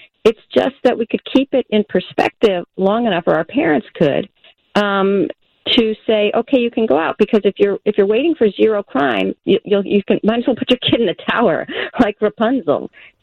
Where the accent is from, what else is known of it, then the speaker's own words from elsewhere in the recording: Wilmette, Illinois, United States; I grew up in Wilmette, Illinois, so it's you know, I certainly grew up with WGN.